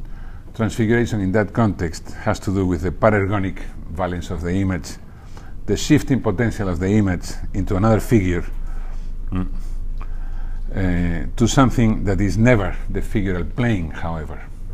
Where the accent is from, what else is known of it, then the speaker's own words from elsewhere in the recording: Texas, United States; I don't know, I come from Texas